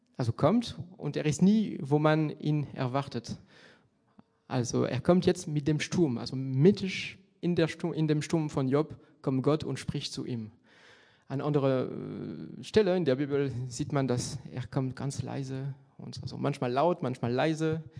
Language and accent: German; France; accent: French; German is a second language; damit ihr ein bisschen so mit meinem französischen Akzent das Gedicht hören könnt.